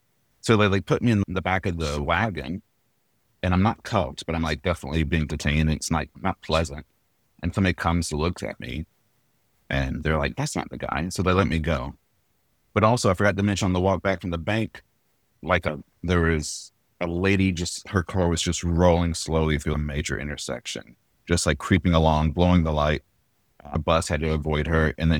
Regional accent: Nashville, Tennessee, United States; also born or lived in Philadelphia; Yeah, yeah. I grew up here in Nashville. And I feel like I grew up in Nashville, but I became an adult in Philly. I got hardened in Philadelphia.

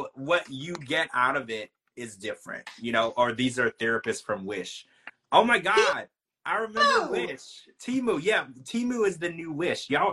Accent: Louisiana, United States; I'm a big … fan. You know, I grew up in Louisiana, so you know.

